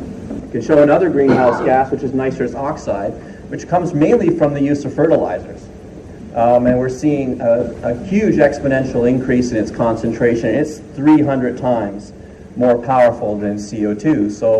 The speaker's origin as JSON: {"language": "English", "town": "Hamilton", "region": "Ontario", "country": "Canada", "tie": "born or raised there", "said": "I'm from Hamilton, I grew up in Hamilton, I love Hamilton."}